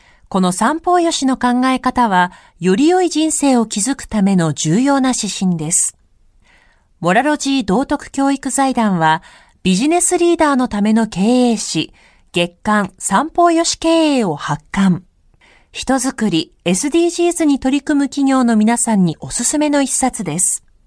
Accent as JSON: {"language": "Japanese", "region": "Akita", "country": "Japan", "tie": "born or raised there", "said": "私のふるさと秋田ですが"}